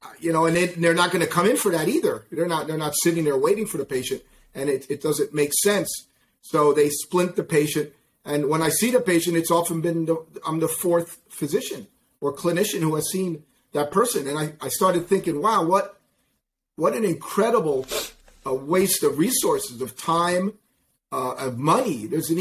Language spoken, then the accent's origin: English; Elizabeth, New Jersey, United States; also born or lived in Cuba; typical immigrant story. We grew up in a working class town, Elizabeth, in New Jersey. I got there when I was a baby.